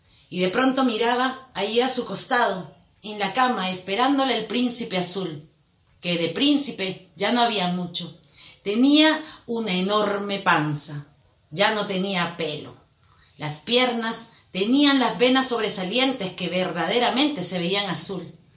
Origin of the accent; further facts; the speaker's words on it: Lima, Peru; Soy de Lima, Perú.